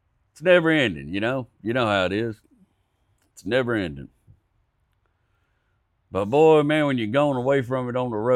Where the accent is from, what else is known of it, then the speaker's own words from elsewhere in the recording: Texas, United States; I grew up in Texas. I was fortunate to grow around a great number of old hardened cowboys, just tougher than fence wire, you know what I mean?